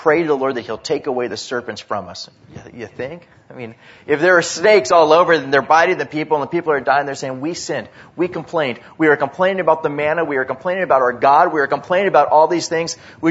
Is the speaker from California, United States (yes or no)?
yes; California, United States; I'm so glad that I grew up in Orange County.